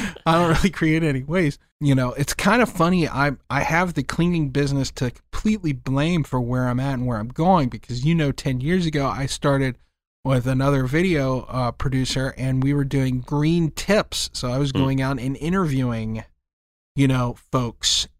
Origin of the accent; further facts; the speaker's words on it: Cincinnati, Ohio, United States; Okay. So it's my hometown. I love it. I love Cincinnati.